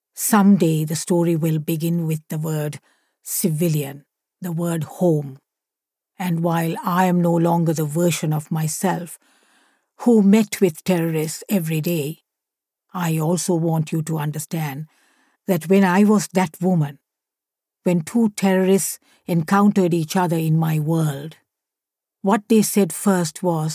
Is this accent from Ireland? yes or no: no; Sri Lanka; Even when I was growing up in Sri Lanka